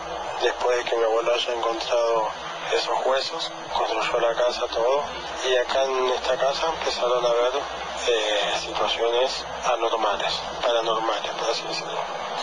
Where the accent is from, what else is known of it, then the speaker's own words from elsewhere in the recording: Berazategui, Buenos Aires Province, Argentina; Soy de Argentina, de la ciudad de Buenos Aires, del partido en la localidad de Berazategui.